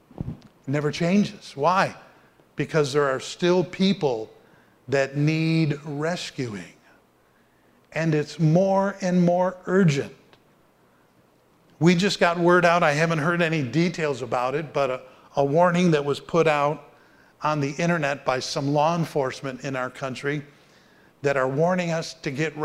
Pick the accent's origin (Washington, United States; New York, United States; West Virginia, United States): New York, United States; North Tonawanda; But I can remember growing up in North Tonawanda, New York, and Oliver Street was 6 miles long.